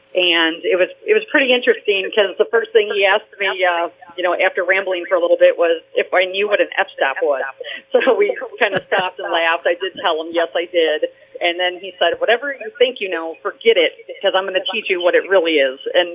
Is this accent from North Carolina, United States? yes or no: no; Cedar Lake, Indiana, United States; now in Crown Point, United States; I grew up in Cedar Lake, and I live here in Crown Point now, but I grew up in Cedar Lake, and I was an art kid. I went to Crown Point High School.